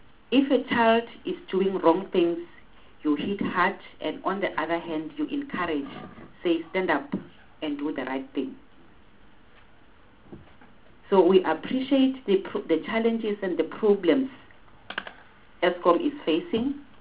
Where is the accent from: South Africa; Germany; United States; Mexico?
South Africa; so that all of us as South African, as responsible citizens of this country, we are able to hold them accountable.